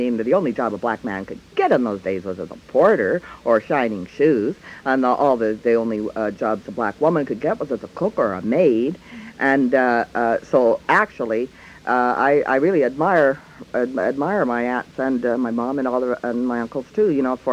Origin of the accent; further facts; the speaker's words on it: Calgary, Alberta, Canada; In Calgary, I grew up in Calgary, spent most of my childhood there, and then I went to high school out here.